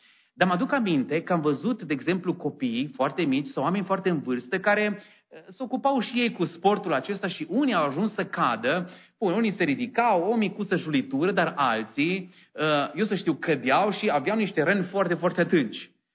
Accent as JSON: {"language": "Romanian", "town": "Sebiș", "region": "Arad County", "country": "Romania", "tie": "born or raised there", "said": "eram copil în biserica care am crescut, la Sebiș"}